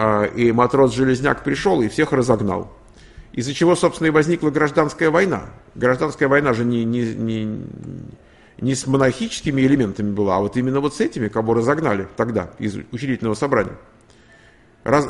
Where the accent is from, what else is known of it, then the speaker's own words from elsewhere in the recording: Moscow, Russia; я из Москвы